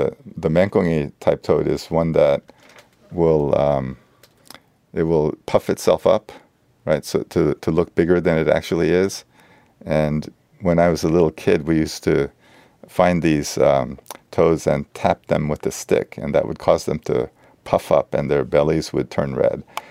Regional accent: South Korea; When I was growing up in South Korea, the manuscript paper that was used, they called it dongjongi

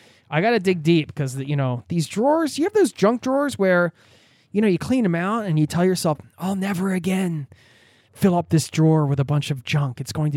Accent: United States; now in Norway; Nothing against my home country of the USA, but there were a lot of reasons why we chose this.

